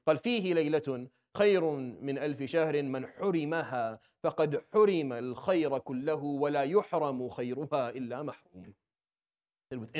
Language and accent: English; Syria; I grew up in Syria.